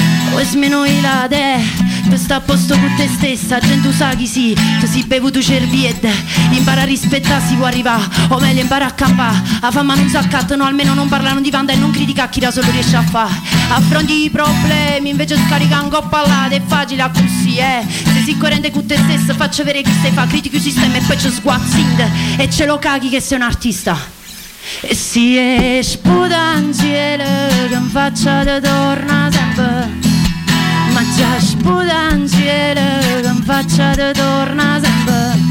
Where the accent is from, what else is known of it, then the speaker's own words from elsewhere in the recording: Basilicata, Italy; il nostro singolo che è stato scritto in dialetto, perché essendo lucana ho deciso di ovviamente di rispecchiare quelle che sono le mie origini